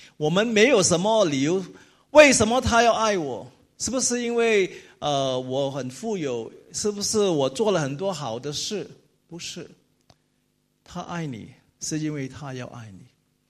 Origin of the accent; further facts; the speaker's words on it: China; 我的母亲是海南人，我的妻子是上海人，我是中国人